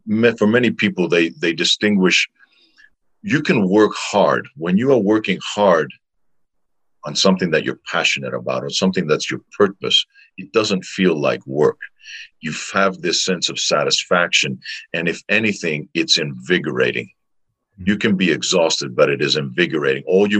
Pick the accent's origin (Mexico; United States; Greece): Greece; Patras, Western Greece; it's in an ancient theater in my hometown in Patras, Greece.